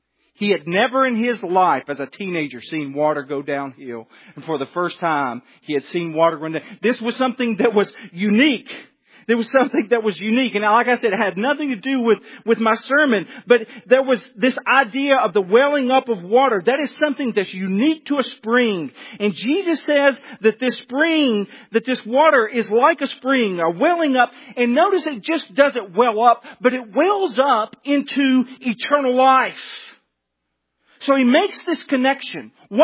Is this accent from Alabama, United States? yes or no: yes; Alabama, United States; I'm from Alabama.